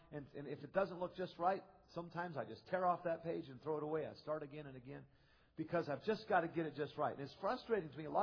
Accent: United States; I'm just so glad I grew up in America, grew up in a Baptist home, went to Christian schools.

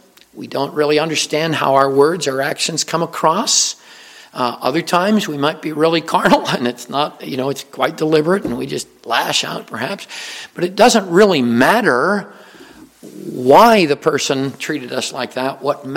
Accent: Pennsylvania, United States; I was raised in Pennsylvania. I never heard about blessing someone out. But when I came to Virginia, I found out that that means kind of cursing.

